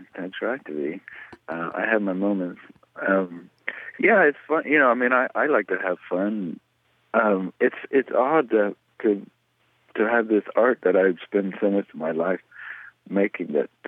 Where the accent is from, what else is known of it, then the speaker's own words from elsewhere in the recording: Columbia, South Carolina, United States; It was in Columbia, South Carolina.